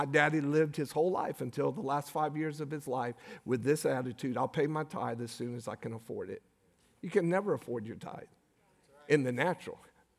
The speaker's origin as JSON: {"language": "English", "region": "Florida", "country": "United States", "said": "I was a foreigner because I was from Florida. Because everybody else in their family was from Louisiana."}